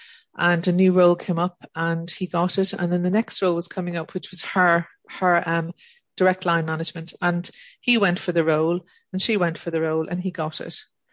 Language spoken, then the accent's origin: English; Ireland; I grew up in Ireland in a very Catholic country with a very small diversity, well, if anything, of people.